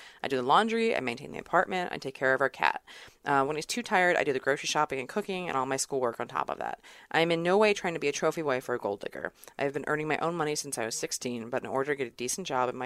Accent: United States; now in Germany; incredibly old and incredibly German grandmother hates me, and I'm pretty sure it's just because I'm American.

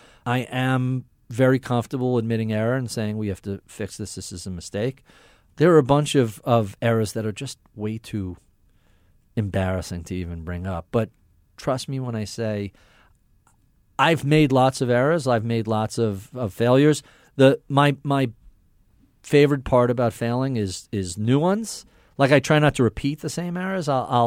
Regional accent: Brooklyn, New York, United States; I was born in Brooklyn. I lived outside, either in New York or outside of New York my whole life.

